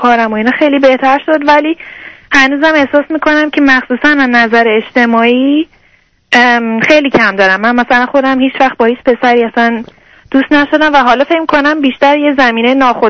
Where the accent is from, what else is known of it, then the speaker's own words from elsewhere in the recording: Iran; now in Canada; الان که 3 سال موندم کانادا برگردم ایران توی همون شهر خودم باشم